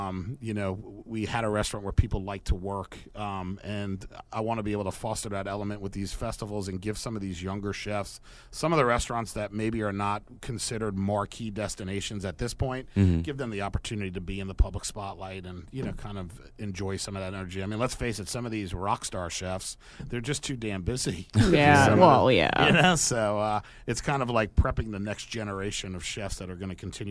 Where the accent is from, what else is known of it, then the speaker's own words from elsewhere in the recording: Stony Brook, New York, United States; Stony Brook, Center Ridge area.